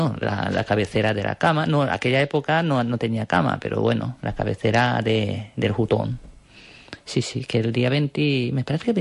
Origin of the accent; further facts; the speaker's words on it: Japan; Spanish is a second language; Es que no soy una japonesa típica.